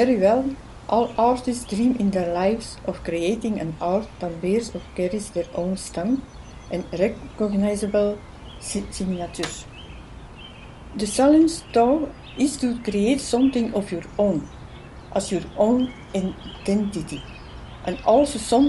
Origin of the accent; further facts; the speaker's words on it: Belgium; from Belgium. I'm an artist